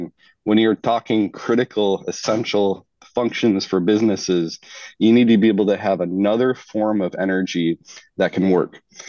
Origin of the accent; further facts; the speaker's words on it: Ohio, United States; Actually, in my home state of Ohio, there's a tremendous retooling happening right now.